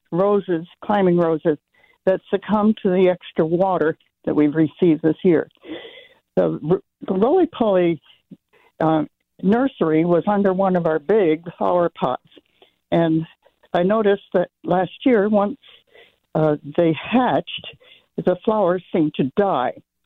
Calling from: Kirkwood, Missouri, United States; Kirkwood, Missouri.

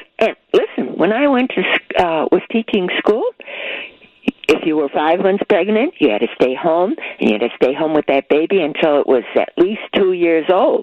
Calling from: Riverside, Illinois, United States; Riverside. I lived here 62 years.

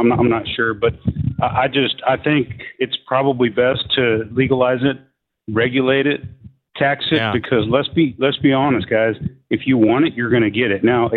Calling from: Alvarado, Texas, United States; I'm coming from Alvarado.

